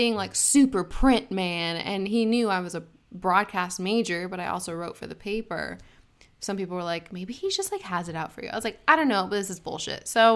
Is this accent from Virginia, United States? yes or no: no; Arcadia, California, United States; Southern California, Arcadia. Good old Arcadia. I love Arcadia. That's a nice little town.